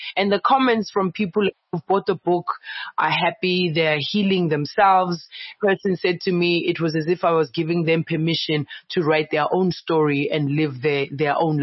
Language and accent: English; Soweto, Gauteng, South Africa; I was born in Meadowlands. Jablani Mall, you know, we have an apartment at Jablani Flats. I grew up, that's where I spent my teenage years, you know. So I definitely have my roots in Soweto.